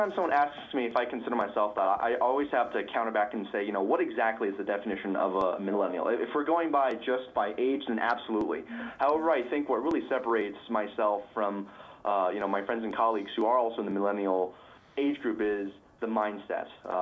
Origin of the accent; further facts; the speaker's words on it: Dallas, Texas, United States; born there; now in Colorado Springs, United States; I am actually not a Colorado native. I was born in Dallas, Texas, and I found myself here in Colorado Springs when I was a cadet at the U.S. Air Force Academy.